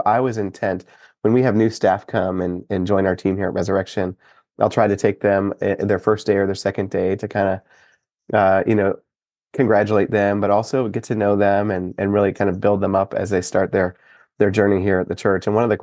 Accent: Michigan, United States; I love the Michigan helmets and I grew up in Michigan.

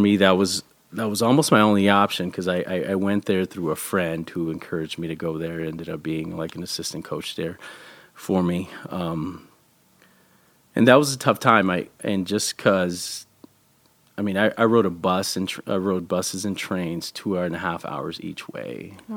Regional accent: Bell, California, United States; Yeah, so growing up in Catholic school, so we moved to a suburb, it's Bell, California, in LA County.

